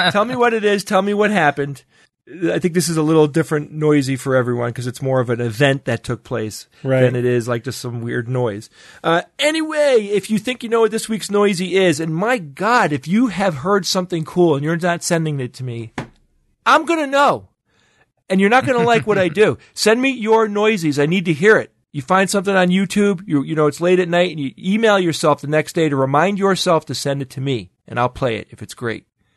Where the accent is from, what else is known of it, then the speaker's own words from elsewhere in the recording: Faroe Islands; I'm from the Faroe Islands, F-A-R-O-E Islands, and we have loads of these charming birds in certain areas.